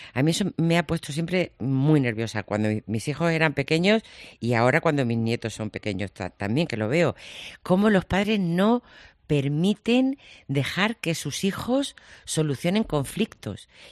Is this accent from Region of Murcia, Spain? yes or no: yes; Yecla, Region of Murcia, Spain; yo recuerdo de pequeña en Yecla, en mi pueblo, jugar siempre en la calle, siempre en la calle.